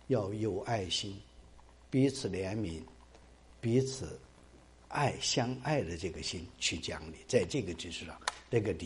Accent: China; 我们从大陆来的弟兄姊妹，我们都是在斗争文化里边长大的。

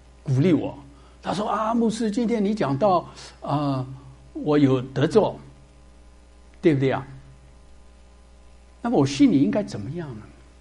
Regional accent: Shanghai, China; 从来我们上海人打瞌睡，对不对啊？

